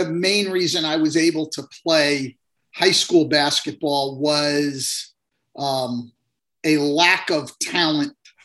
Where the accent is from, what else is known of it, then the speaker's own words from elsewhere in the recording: California, United States; I grew up in Northern California